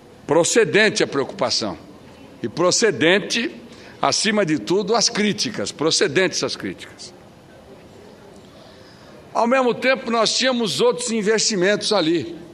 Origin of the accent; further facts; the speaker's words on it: Corumbá, Mato Grosso do Sul, Brazil; as empresas estavam sentadas nas jazidas lá da minha cidade, Corumbá